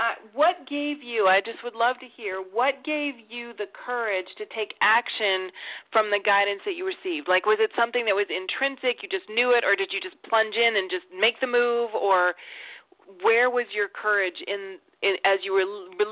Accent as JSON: {"language": "English", "region": "Wisconsin", "country": "United States", "tie": "born or raised there", "lives_now": "Salt Lake City, United States", "said": "I grew up in Wisconsin, so it wasn't exactly really popular, and I kind of shut it down for quite a while."}